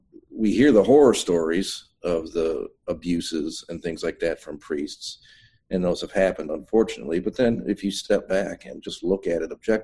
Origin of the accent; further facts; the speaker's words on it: Detroit, Michigan, United States; I was raised Roman Catholic in Detroit, Michigan, and went to Catholic schools for up through my senior year of high school.